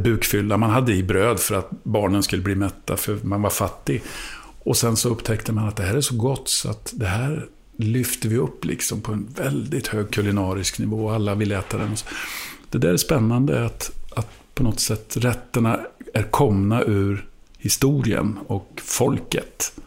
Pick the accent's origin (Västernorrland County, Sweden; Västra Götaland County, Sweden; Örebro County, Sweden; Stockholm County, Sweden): Örebro County, Sweden; Degerfors; mina optimala måltider, de var hemma i Degerfors när vi satt då